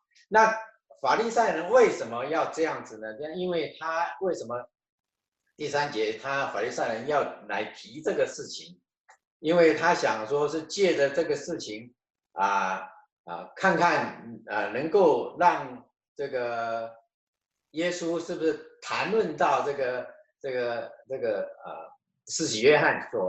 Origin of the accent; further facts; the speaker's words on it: Taiwan; 我们从台湾来的